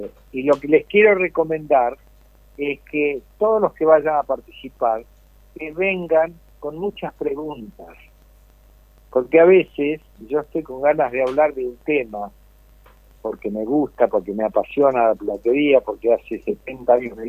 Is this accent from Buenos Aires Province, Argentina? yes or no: yes; Buenos Aires Province, Argentina; born there; Yo soy nacido en la Argentina, acá en la provincia de Buenos Aires, pero mis raíces son de la montaña de Cataluña